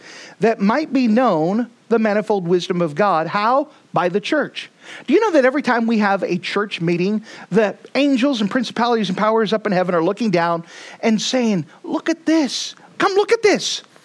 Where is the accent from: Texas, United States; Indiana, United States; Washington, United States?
Texas, United States; For example, I'm from Texas. Not everyone wants to hang out with people from Texas.